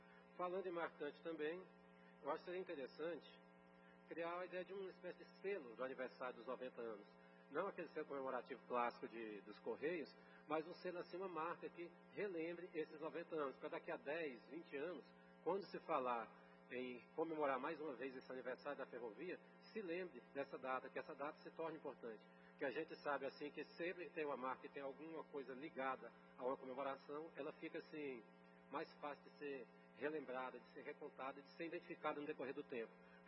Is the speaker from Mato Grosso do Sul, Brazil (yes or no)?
no; Conceição, Paraíba, Brazil; born there; now in Anápolis, Brazil; eu não nasci em Anápolis. Eu nasci numa cidadezinha chamada Conceição, no interior da Paraíba, uma cidade pequena que só diminui cada vez mais com o tempo